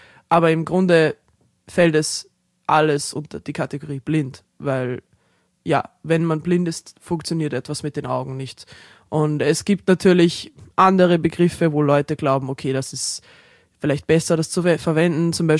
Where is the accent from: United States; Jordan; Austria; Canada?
Austria; also born or lived in Ireland; Und ich wurde in Irland geboren, bin dort bis zu meinem vierten Lebensjahr aufgewachsen und dann nach Österreich gezogen. Ich habe eine irische Mutter und einen österreichischen Vater.